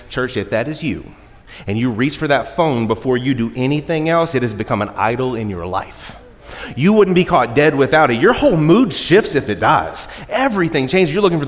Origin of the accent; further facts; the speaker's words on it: Brandywine, West Virginia, United States; I grew up in Mountain View Trailer Park in Brandywine, West Virginia. I have been trailer trash since I was born